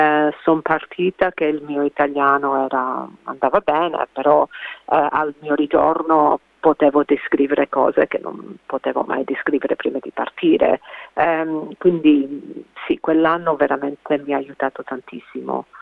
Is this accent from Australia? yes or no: yes; Australia; facciamo parte di una cultura diversa e ricca qui in Australia. Però adesso mi confronto con tanti italiani in Italia, mi rendo conto che sono proprio australiana. Forse non sono italiana quanto sembrava prima.